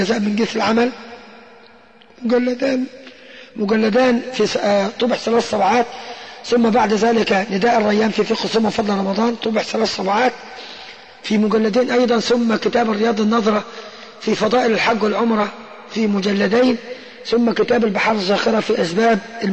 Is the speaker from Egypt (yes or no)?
yes; Bani Affan, Giza Governorate, Egypt; أنا والله الحمد شغلي في قرية في نفس قريتي يبعد عن بيتي 150 متر بالضبط أو 100 متر في قرية بني عفان، تبعد عن بني سيف 3 كيلو بعد يعني جنوب الجيزة بساعة ونص